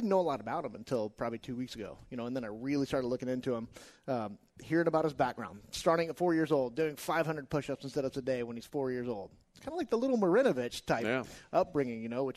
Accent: Katy, Texas, United States; I grew up in Katy, so mix in a vacation with the parents

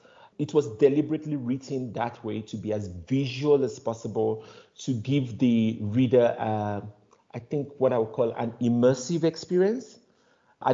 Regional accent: Nigeria; Not the psychology background, not the fact that I'm Nigerian, but the fact that I'm a screenwriter.

